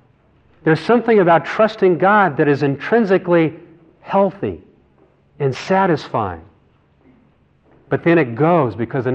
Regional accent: Midland, Texas, United States; I moved here from, you know, I came from Midland, Texas, and that's not where I found ultimate prosperity. So I came out here to Southern California.

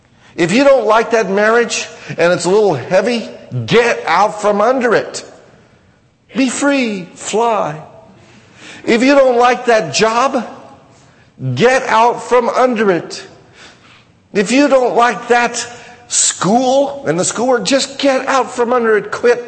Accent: United States; Well, wait a minute, I'm an American.

